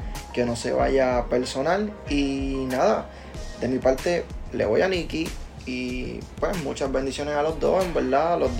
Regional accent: Puerto Rico; en mi pensar, a pesar de que soy puertorriqueño

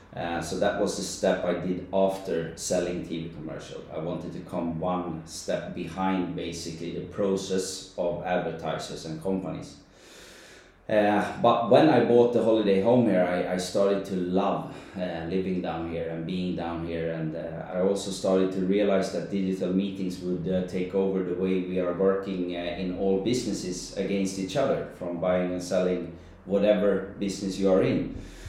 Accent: Stockholm, Stockholm County, Sweden; English is a second language; moved away as an adult; I'm from Stockholm in Sweden. I was living there for 33 years. And since I was 20, I was working with marketing

